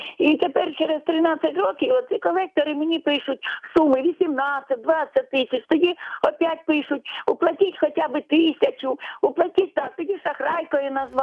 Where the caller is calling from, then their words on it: Chernihiv Oblast, Ukraine; Чернігівська область.